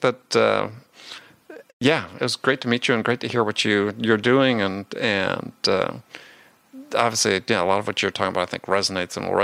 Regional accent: Wisconsin, United States; I grew up in Wisconsin at that time.

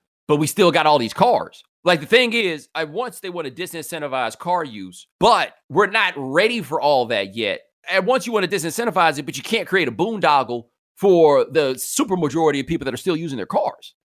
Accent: Houston, Texas, United States; I'm from Houston, so we don't walk nowhere.

